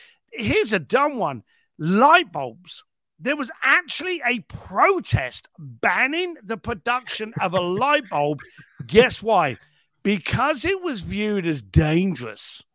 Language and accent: English; England, United Kingdom; I'm British